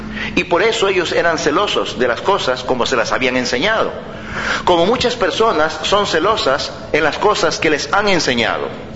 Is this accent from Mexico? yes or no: no; Ecuador; born there; Como yo, de sangre soy medio chino, pero nací en Ecuador.